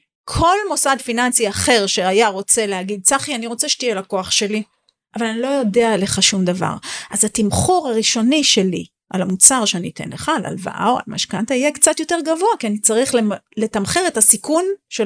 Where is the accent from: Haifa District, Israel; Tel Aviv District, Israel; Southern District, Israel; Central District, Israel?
Central District, Israel; Rishon LeZion; כמו שלמדנו לפני רגע, גדלנו באותו מקום, בראשון לציון.